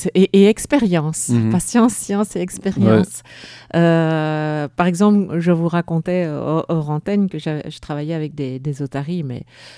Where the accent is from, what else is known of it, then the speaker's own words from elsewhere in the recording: Belgium; je suis belge et c'est notre slogan en Belgique, c'est l'union, la force. Je suis née avec ça.